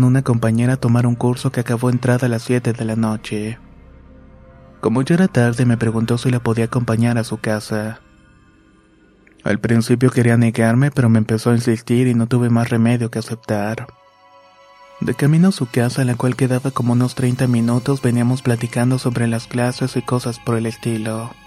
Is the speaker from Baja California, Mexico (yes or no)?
yes; Tijuana, Baja California, Mexico; born there; Soy nacido en Tijuana, Baja California, pero tengo familia en Michoacán.